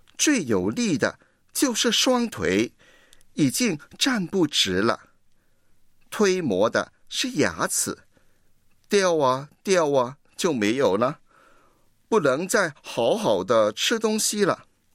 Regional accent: Guangdong, China; 那就是我们广东人讲的一句话

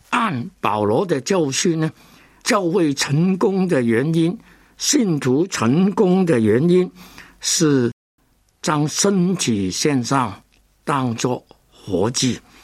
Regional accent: Hong Kong; Chinese is a second language; 我在香港长大，根本不懂普通话

